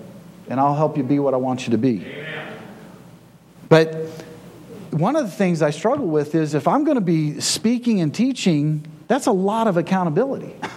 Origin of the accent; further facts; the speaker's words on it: the South, United States; Yeah, that's right, I'm from the South, and I'm death on racism, because it's nothing but pride.